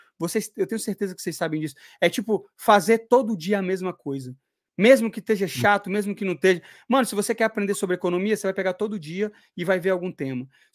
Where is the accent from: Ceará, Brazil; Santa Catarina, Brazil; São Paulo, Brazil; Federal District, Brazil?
Federal District, Brazil; Brasília; Então, eu sou de Brasília, eu sou de uma bolha